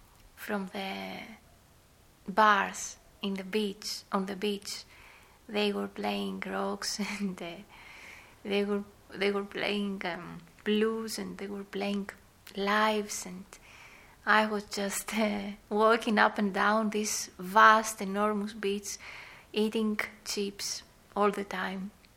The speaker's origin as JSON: {"language": "English", "country": "Greece", "said": "I come from Greece, and I know the sea."}